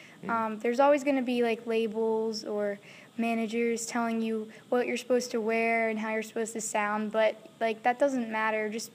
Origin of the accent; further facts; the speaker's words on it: Massachusetts, United States; I'm from Massachusetts, Okay.